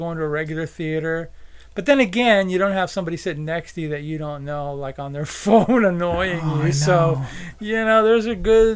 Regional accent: Miami, Florida, United States; Yeah, down where I grew up in Miami.

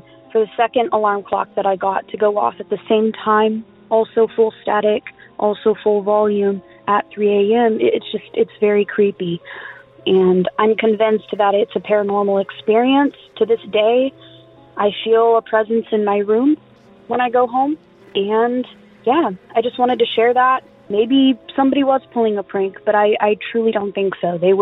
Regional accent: California, United States; Hey, Derek. … I'm from California.

